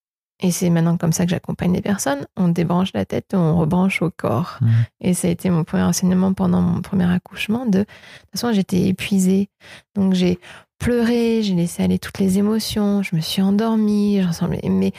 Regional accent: Saint-Germain-en-Laye, Île-de-France, France; born there; J'ai fait mes premiers pas en Côte d'Ivoire, parce que mes parents étaient expats. Et ce qui est un peu moins exotique, c'est que je suis née à Saint-Germain-en-Laye, dans le 78.

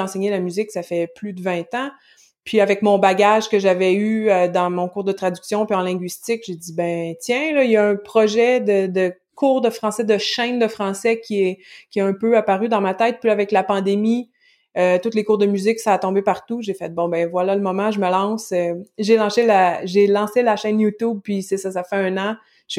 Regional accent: Quebec, Canada; Les Québécois parlent mal, notre accent, le français dégénère, notre accent est moins bon que celui de l'Europe

